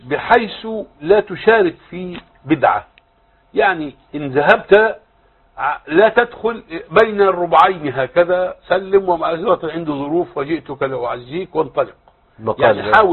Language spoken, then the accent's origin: Arabic; Egypt; طالما أنه سيرث عندنا في مصر يرث